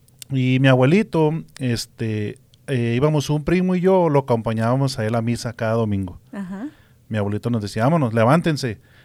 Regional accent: Delicias, Chihuahua, Mexico; now in Denver, United States; Bueno, yo soy de la ciudad de Delicias, Chihuahua, México. Uh-huh. Sí, nací allí en Delicias y me mudé aquí a Denver en 1997. Uh-huh. Ya tengo, pues ya voy para 24 años ya.

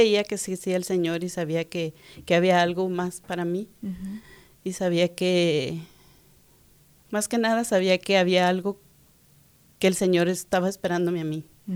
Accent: Ciudad Juárez, Chihuahua, Mexico; born there; Nací en Ciudad Juárez, Chihuahua, México

